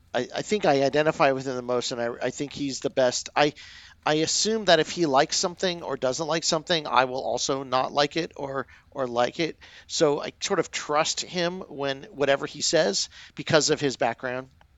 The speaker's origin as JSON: {"language": "English", "region": "Scotland", "country": "United Kingdom", "said": "brother in Scott in Scottish, because we're Scottish as well."}